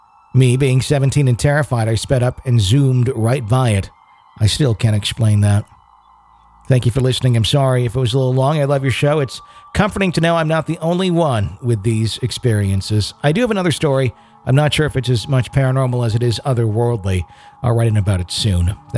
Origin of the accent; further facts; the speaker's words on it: Carthage, Maine, United States; I was born and raised in Western Maine, a small town called Carthage. It was a lodging town, extremely rural and hick, as one would say. My father was a logger.